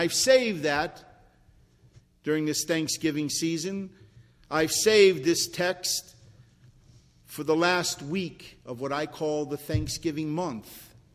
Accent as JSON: {"language": "English", "country": "United States", "said": "And although I do celebrate it as an American, I really don't think of the Indians."}